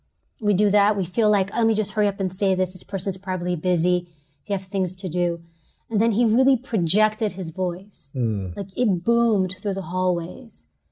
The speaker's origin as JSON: {"language": "English", "town": "New York City", "region": "New York", "country": "United States", "said": "I'm from New York City. I go to Texas."}